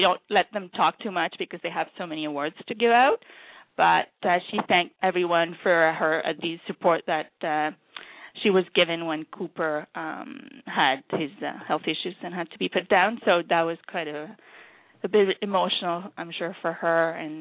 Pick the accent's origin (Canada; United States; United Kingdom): Canada; We're Canadian